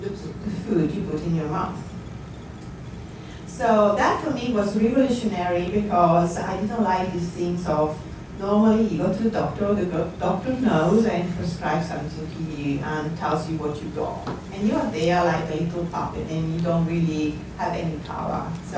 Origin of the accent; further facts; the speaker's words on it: Turin, Piedmont, Italy; English is a second language; I'm originally from Turin in Italy. It's the northwest part of Italy. I'm in my 40s